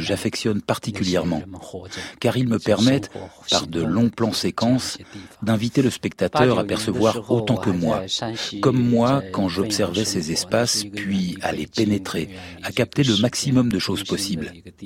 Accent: China; il se trouve qu'à cette époque, j'étais encore dans ma ville natale, donc loin de Pékin.

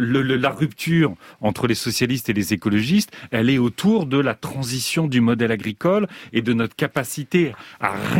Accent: Hauts-de-France, France; born there; moi je suis né en Picardie

